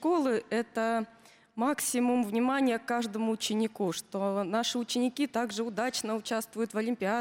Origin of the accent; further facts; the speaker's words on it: Kursk Oblast, Russia; Я из Курской области. Я представляю здесь российскую глубинку.